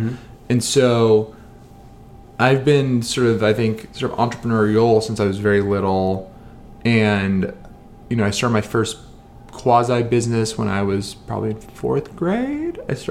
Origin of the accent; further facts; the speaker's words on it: New Jersey, United States; I'm a kid from New Jersey, and I get frustrated.